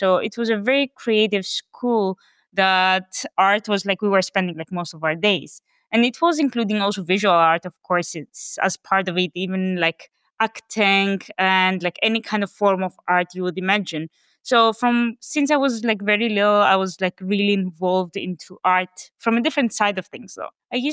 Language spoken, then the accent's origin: English; Greece; English is a second language; moved away as an adult; now in London, United Kingdom; I've been located in London already now 12 years, but I'm originally from Greece, where I did like my first steps in design